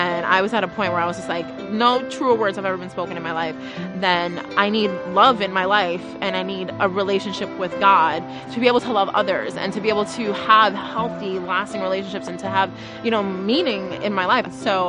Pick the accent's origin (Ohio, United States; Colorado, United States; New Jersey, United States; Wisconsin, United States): New Jersey, United States; Jersey City; So, I was born and raised here in Jersey City, New Jersey.